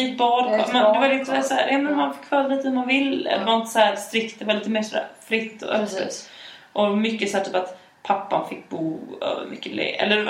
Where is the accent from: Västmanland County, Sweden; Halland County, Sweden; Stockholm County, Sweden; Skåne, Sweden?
Skåne, Sweden; Ystad; born there; vi sa när vi var små att vi, eftersom vi var födda i Ystad, kunde prata ystadspråkiska.